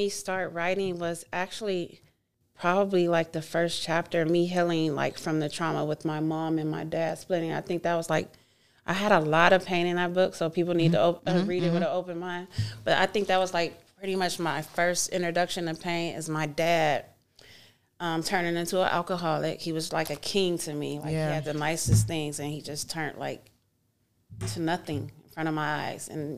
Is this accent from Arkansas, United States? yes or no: no; Youngstown, Ohio, United States; So I grew up in Youngstown, Ohio. And that's where, you know, we're originally from.